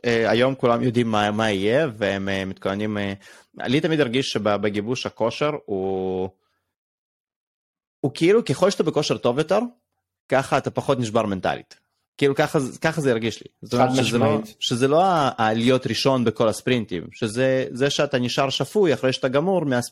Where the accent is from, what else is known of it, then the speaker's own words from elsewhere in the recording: Ashdod, Southern District, Israel; לא חבר'ה, אני ילד רוסי מאשדוד